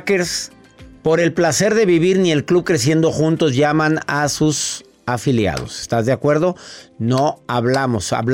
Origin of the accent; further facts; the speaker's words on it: Mexico; porque en México, en mi país amado, uno de los principales tipos de robo es el fraude